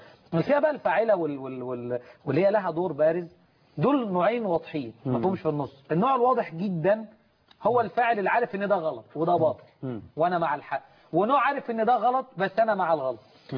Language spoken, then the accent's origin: Arabic; Egypt; احنا كلنا مصريين, بس انا كمسلم انا معتز بديني